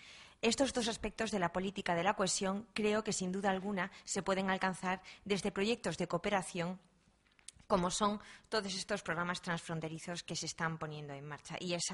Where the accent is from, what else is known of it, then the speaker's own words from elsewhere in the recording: Badajoz, Extremadura, Spain; yo soy de Badajoz, no hace falta que os diga más. Soy de la frontera